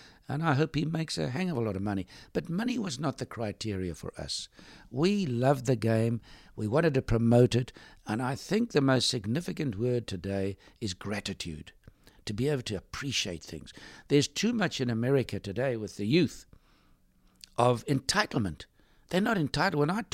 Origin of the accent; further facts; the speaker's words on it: South Africa; because I was from South Africa, and at that stage we had an apartheid system.